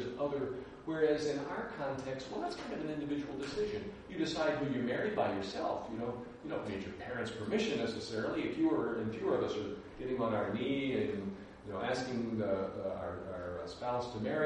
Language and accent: English; Dallas, Texas, United States; So among in the community that I grew up in Dallas, Texas, a fairly moneyed